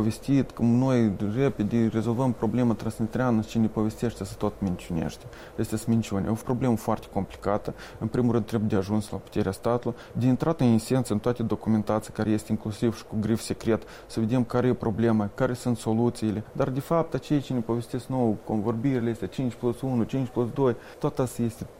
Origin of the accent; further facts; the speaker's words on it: Moldova; Noi suntem moldoveni, indiferent unde ne aflăm.